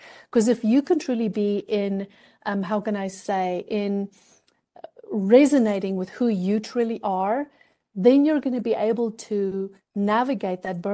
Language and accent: English; South Africa; now in United States; I'm thinking about me as originally a South African. By the way, yesterday I celebrated my 1 year of being a USA citizen